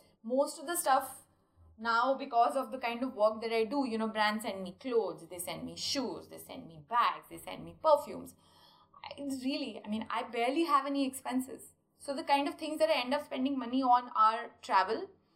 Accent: India; English is a second language; Just because I'm an Indian vendor and I'm working with someone from abroad, I have contracts.

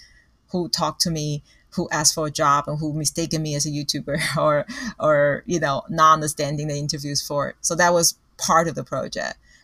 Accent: Taipei, Taiwan; And then I realized I'm from the north. I'm from Taipei.

